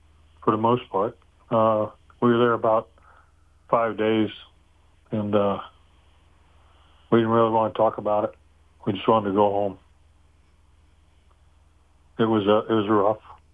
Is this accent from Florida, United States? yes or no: yes; Florida, United States; And I was like, yeah, but I'm from Florida.